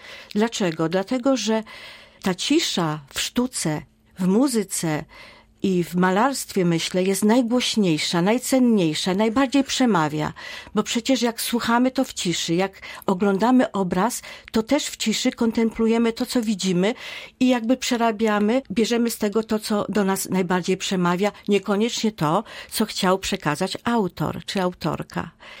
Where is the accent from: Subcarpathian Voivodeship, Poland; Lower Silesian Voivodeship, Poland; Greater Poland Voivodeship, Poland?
Subcarpathian Voivodeship, Poland; Rzeszów; z racji, że jestem rzeszowianką od urodzenia. Myślę, że Rzeszów nas potrzebuje